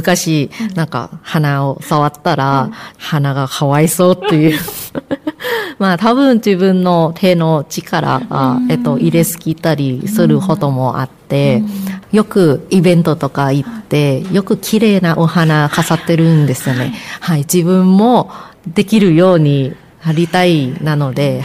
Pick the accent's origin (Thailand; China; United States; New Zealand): Thailand; Bangkok; Japanese is a second language; now in Japan; 自分がタイの方出身なので、うん、で出身はバンコクの方ですね、